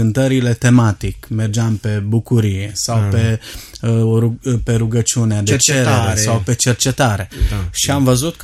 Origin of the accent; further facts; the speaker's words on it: Oradea, Bihor County, Romania; born there; Chiar din Oradea. M-am născut în Oradea, într-un oraș foarte frumos, un oraș în dezvoltare.